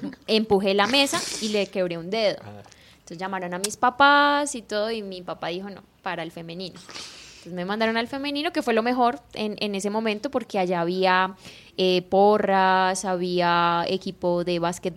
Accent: Colombia; voy a tocar cosas de mi tierra, ¿sí? Uh-huh. De compositores colombianos

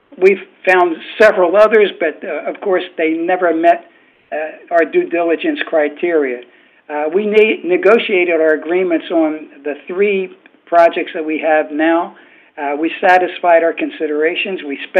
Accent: Philadelphia, Pennsylvania, United States; now in Palm Beach, United States; Well, I'm a CPA from Philadelphia. I went to Penn State, and I received my certificate in 1965.

